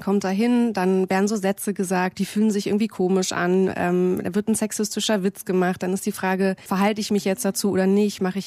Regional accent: Frankfurt, Brandenburg, Germany; moved away; dass mit dem Weggang aus Frankfurt-Oder, wo ich groß geworden bin, Herkunft plötzlich so wichtig wurde und das nicht so selbstverständlich war

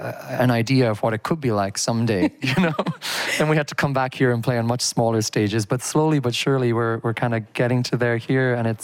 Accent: Ireland; moved away as an adult; also born or lived in China; And we all moved here in the last 2 years. I'm from Ireland, but I had been living in China for a very long time.

